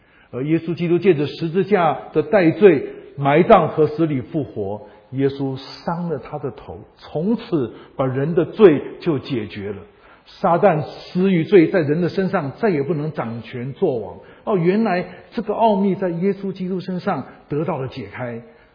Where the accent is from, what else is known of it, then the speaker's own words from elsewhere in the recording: China; 我们中国人对死亡也常说这是个睡眠